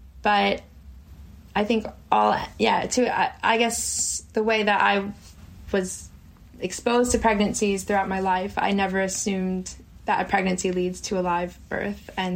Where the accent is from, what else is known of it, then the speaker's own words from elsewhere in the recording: New York, United States; now in London, United Kingdom; So yeah, I'm a New Yorker in London. I've been here about 7 years or so.